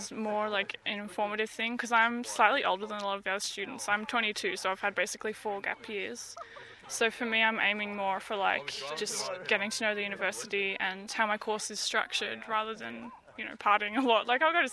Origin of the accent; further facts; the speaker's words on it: Sydney, New South Wales, Australia; because I'm from Sydney, so there was a lot of choice there.